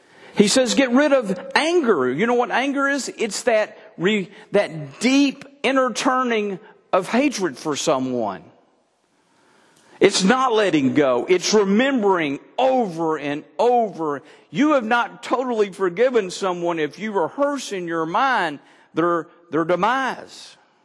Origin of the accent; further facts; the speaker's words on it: United States; I know you're an American. I'm an American.